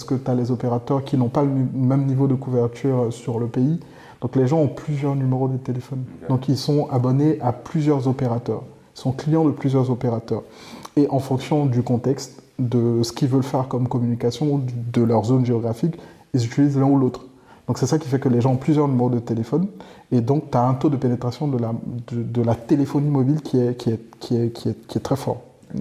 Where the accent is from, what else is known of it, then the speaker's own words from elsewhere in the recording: Côte d’Ivoire; parce que moi je suis originaire de Côte d'Ivoire